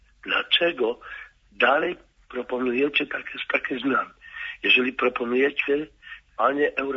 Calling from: Kuyavian-Pomeranian Voivodeship, Poland; jestem rolnikiem z Kujaw i Pomorza

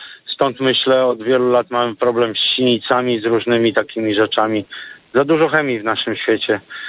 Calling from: eastern Poland, Poland; ze wschodniej Polski. Pochodzę ze wschodniej Polski, ale mieszkam już długo na wybrzeżu.

